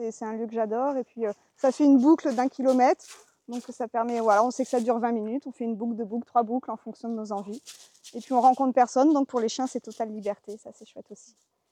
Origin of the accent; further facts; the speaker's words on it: Autrèche, Centre-Val de Loire, France; Alors moi, je suis native d'Autrèche, donc je connais le bois depuis super longtemps. Depuis 40 ans.